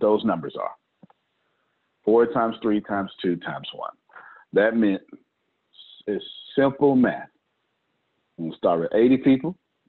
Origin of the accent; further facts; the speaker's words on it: Texas, United States; You know, so I'm sure these pecans are fantastic because I'm from Texas. From Texas.